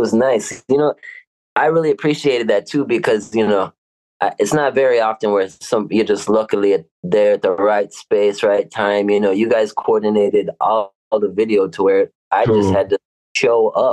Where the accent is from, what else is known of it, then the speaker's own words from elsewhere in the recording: Texas, United States; born there; Part two, you know, I was born in Texas.